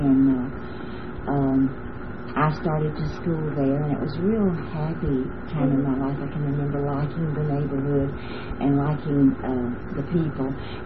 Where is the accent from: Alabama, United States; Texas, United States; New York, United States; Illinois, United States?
Alabama, United States; Sipsey; born there; I was born in Sixty, Alabama in 1921.